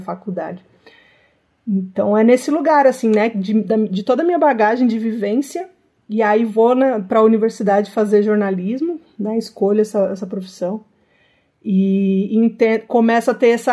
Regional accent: São Paulo, Brazil; Sou de São Paulo, cidade de São Paulo. Quando eu nasci, eu morava ali numa rua que agora virou Avenida Laguna, Travessa da João Dias, Avenida João Dias, Zona Sul de São Paulo. Morava na casa de aluguel

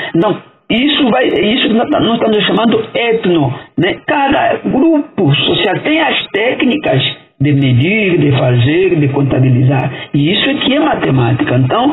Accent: Luanda, Angola; Então, vim de Luanda.

